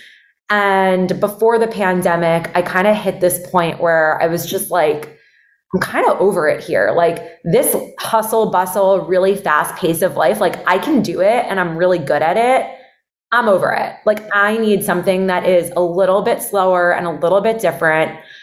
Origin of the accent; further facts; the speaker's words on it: Miami, Florida, United States; I'm from Miami. My whole family lives down here.